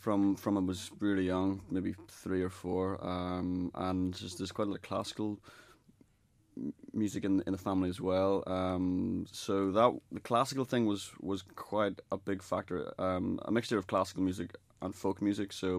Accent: Northern Ireland, United Kingdom; from the island of Ireland. I'm from Northern Ireland. I have a British passport

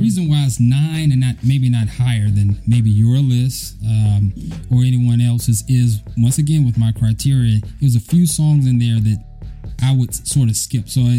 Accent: South Carolina, United States; Because, you know, growing up in South Carolina, if you're away from New York

